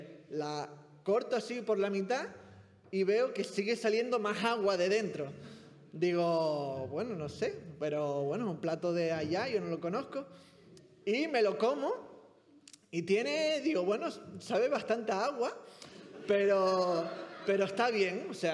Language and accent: Spanish; Canary Islands, Spain; accent: Canarian; por mi acento soy canario. Vengo de Canarias, nací allí, mi familia es de allí.